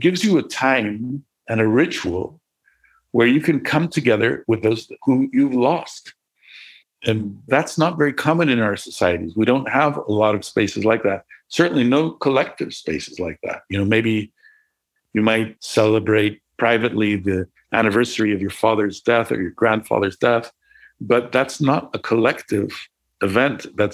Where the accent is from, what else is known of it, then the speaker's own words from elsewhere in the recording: Mexico; I'm Jewish and I was raised in Mexico, but not particularly in any community, neither in a Jewish community nor in any other religious community.